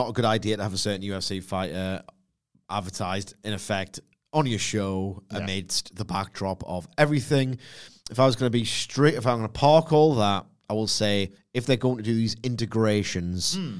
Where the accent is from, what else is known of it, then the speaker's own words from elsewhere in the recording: United Kingdom; I'm a British wrestler, and I'm a bit better British wrestler than you, actually.